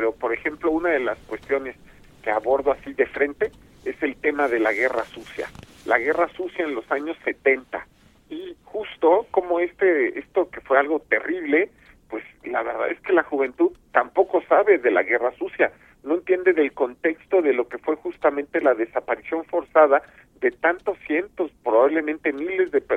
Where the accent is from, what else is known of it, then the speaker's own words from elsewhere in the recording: Mexico City, Mexico; soy de Benito Juárez, de Mixcoac